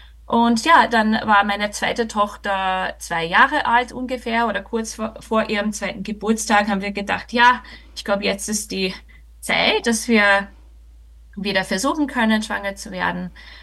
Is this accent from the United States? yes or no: yes; United States; German is a second language; moved away as an adult; now in Austria; wie man vielleicht schon hört oder vom Namen erkennt, ich komme nicht aus Österreich, ich komme aus den USA.